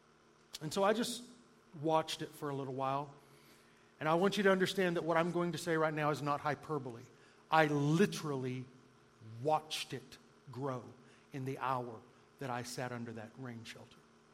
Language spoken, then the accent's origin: English; the South, United States; I grew up in the South, and living there, I had a living, breathing illustration of this everywhere I looked.